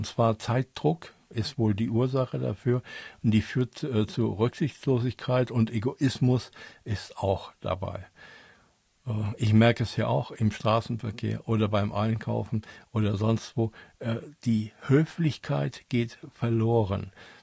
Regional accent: Germany; Sind wir Deutsche wirklich so hässliche, aggressive, bösartige Menschen? Eigentlich nicht.

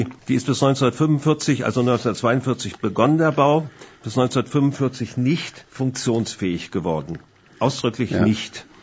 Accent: Hindelang, Bavaria, Germany; born there; Ja, ich bin ja in Hindelang geboren.

